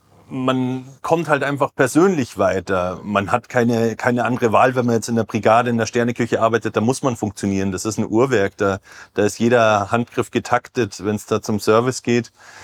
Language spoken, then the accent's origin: German; Prien am Chiemsee, Bavaria, Germany; aus Prien am Chiemsee. Ich bin Koch aus Leidenschaft und bin gebürtiger Priener, Chiemgauer. Bin aufgewachsen, zur Schule gegangen, habe gelernt in Prien